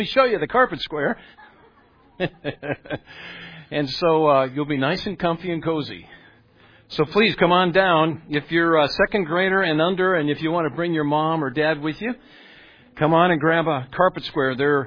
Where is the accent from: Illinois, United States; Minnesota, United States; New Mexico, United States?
Minnesota, United States; now in California, United States; I'm not from California. I'm from Minnesota. And so we would often get on board an airplane and we would fly out of San Francisco into Minneapolis.